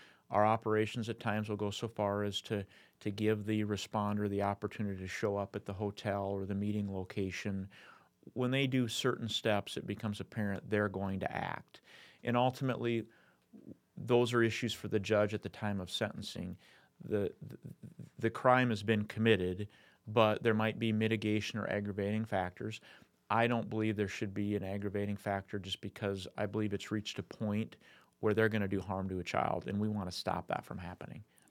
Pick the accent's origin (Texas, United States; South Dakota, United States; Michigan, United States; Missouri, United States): South Dakota, United States; Sturgis; I grew up in Sturgis, so I see the positive aspects that it brings to the businesses, the vendor opportunities, the concerts.